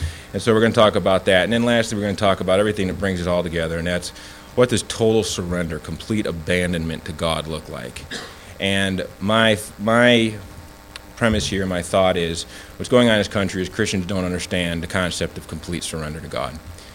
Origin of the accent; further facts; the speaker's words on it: Haiti; now in United States; But when I come back here to the States, it's a different burden, and it's a burden for my people, my home country. And when I'm on the internet and in Haiti checking the news